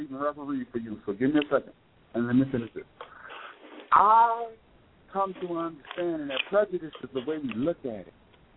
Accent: the South, United States; and I'm from the South, but I don't like speaking to motherfuckers.

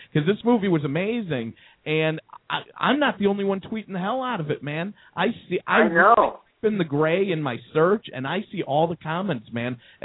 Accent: Chicago, Illinois, United States; I know what the buzz is like in my hometown of Chicago.

